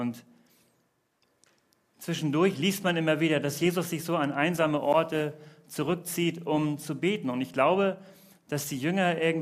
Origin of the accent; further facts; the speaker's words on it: Hamburg, Germany; wie man das so macht als Hamburger